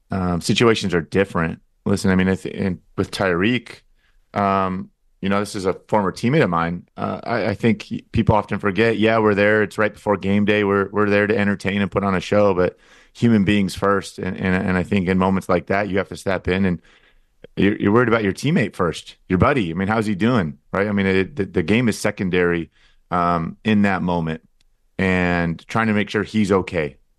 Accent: San Diego, California, United States; growing up in San Diego, that's not something that I'm familiar

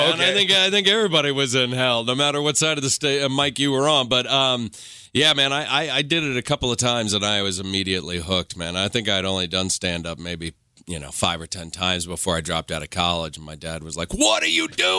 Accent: New York, United States; moved away as an adult; now in Los Angeles, United States; I moved from New York, man, and when I got to LA, I was one of those guys that was like, I'm a New Yorker. I'm just living here because I work here.

